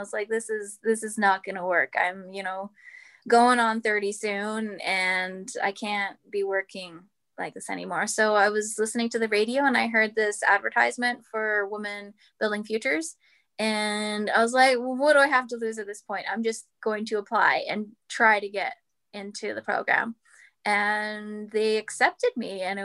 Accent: Fort McMurray, Alberta, Canada; Born and raised in Fort McMurray, Alberta. Proud of it. That's home for me.

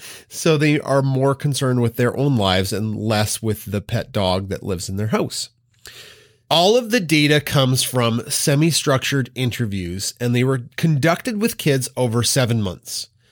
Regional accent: Canada; That's not necessarily something that me as a Canadian, I was ever taught to smash a disc

